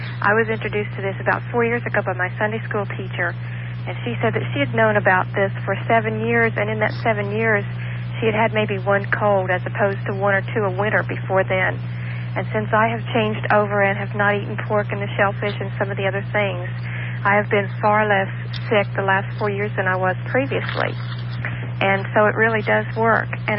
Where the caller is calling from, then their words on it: Valrico, Florida, United States; Hello, I'm calling from Valrico